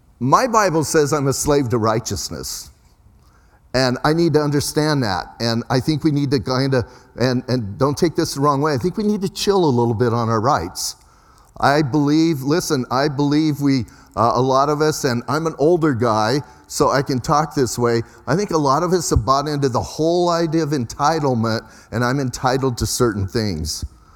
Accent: Bisbee, Arizona, United States; and I'm from Bisbee, a lot of you know that, and we're a little bit different in Bisbee.

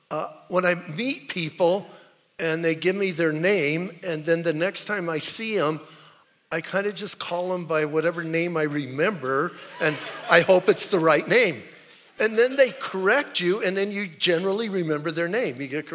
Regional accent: Bisbee, Arizona, United States; I'm from Bisbee, and Bisbee has a reputation.

